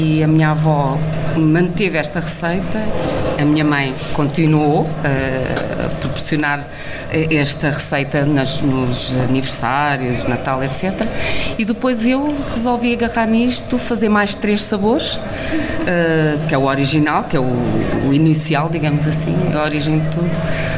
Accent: Nazaré, Leiria, Portugal; nasceu na Nazaré, sou da Nazaré

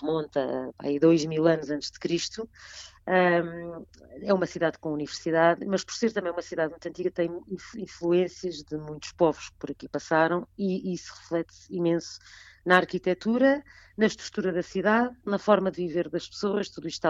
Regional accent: Costa da Caparica, Lisbon, Portugal; now in Évora, Portugal; eu não sou de cá, vim de da Costa da Caparica e de Lisboa, como sabes

